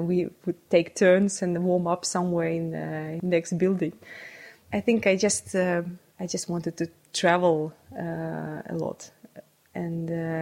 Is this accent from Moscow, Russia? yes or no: no; Saint Petersburg, Russia; so I have a PhD in neuroscience. I was born and brought up in St. Petersburg. I first went to university in St. Petersburg for 5 years.